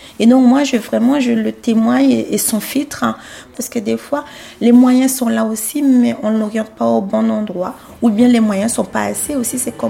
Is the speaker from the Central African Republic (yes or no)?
yes; Central African Republic; moved away as an adult; now in France; je viens de la République centrafricaine, je suis restée 20 ans, je suis devenue citoyenne française, en tout cas naturalisée il y a à peine 7 ans.